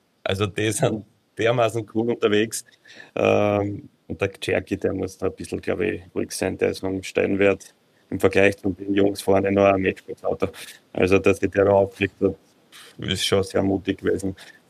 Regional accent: Austria

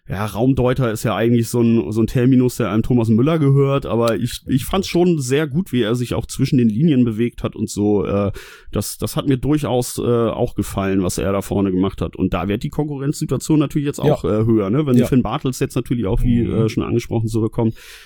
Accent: Northern Germany, Germany; Ich wollte gerade irgendwas raushauen, aber ich bin da zu norddeutsch.

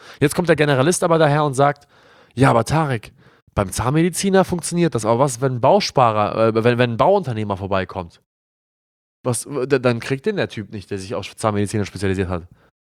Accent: Glinde, Schleswig-Holstein, Germany; Wir kommen ja aus Hamburg und da, wo wir wohnen, ist ja 10 Kilometer außerhalb von Hamburg, Glinde-Rheinbeck. Shoutout Glinde.

